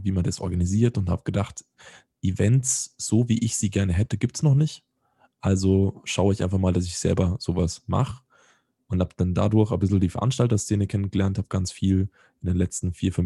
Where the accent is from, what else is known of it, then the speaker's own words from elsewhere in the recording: Vorarlberg, Austria; now in Salzburg, Austria; in Salzburg, in meiner Wahlheimatstadt dann. Also ich bin ja eigentlich aus Vorarlberg, aber ich kann Deutsch.